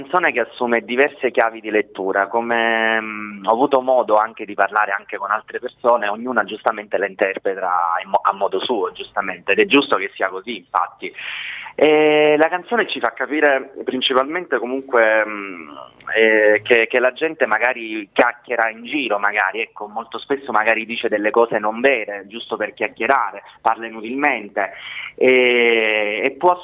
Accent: Marsala, Sicily, Italy; now in Rome, Italy; Io sono di Marsala, ma non mi trovo a Marsala.

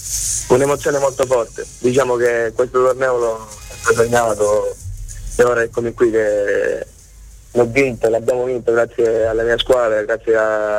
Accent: Sicily, Italy; No, l'unico del sud, diciamo, l'unico.

